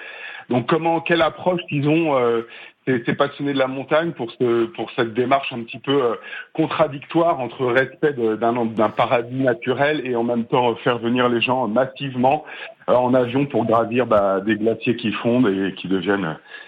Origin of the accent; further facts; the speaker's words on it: Brittany, France; now in Prades, France; Je viens du Finistère Nord, mais en effet, je suis à Prades actuellement, donc pas très loin des montagnes également.